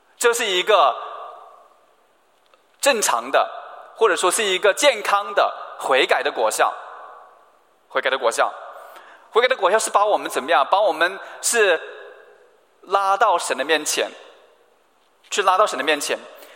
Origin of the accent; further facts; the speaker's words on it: Wuhan, Hubei, China; 所以我也是来自武汉，来到 武汉呢，然后在疫情期间里面我也在武汉